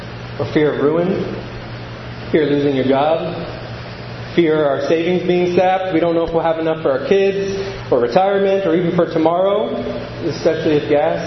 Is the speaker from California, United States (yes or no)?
yes; California, United States; now in Minnesota, United States; especially up here in Minnesota 90s country. As a Californian, I can confidently say, you guys are very nice.